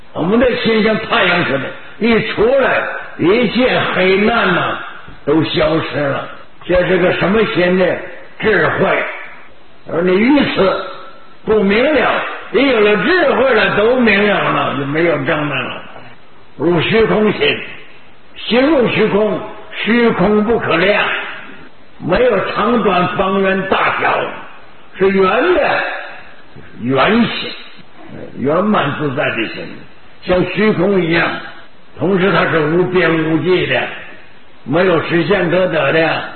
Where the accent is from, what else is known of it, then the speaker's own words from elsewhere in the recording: China; 说我们中国人到外头不文明。这时候我在四川几十年